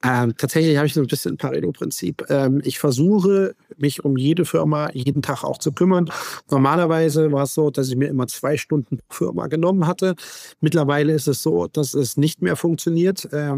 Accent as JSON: {"language": "German", "town": "Dreieich", "region": "Hesse", "country": "Germany", "tie": "born or raised there", "said": "Vater hat schon immer, also hat eine große Heizungsbaufirma, ja, in Dreieich, in Frankfurt und da bin ich immer auf Baustellen groß geworden."}